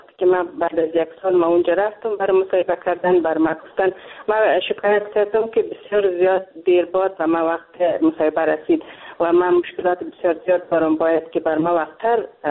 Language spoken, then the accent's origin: Persian; Afghanistan; من یک افغان هستم، اینجا مهاجر آمدیم